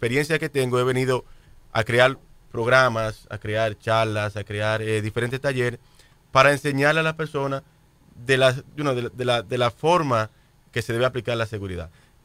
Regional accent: Dominican Republic; yo tengo que hacer algo como ciudadano dominicano

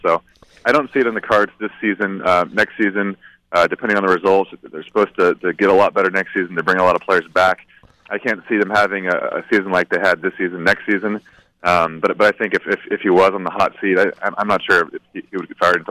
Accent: Dublin, California, United States; moved away as an adult; Well, I'm from the Bay Area, from a little town called Dublin. Not really a little town, but relative to the Bay Area, small town, and moved up to Moscow, Idaho in 2009 to attend the University of Idaho.

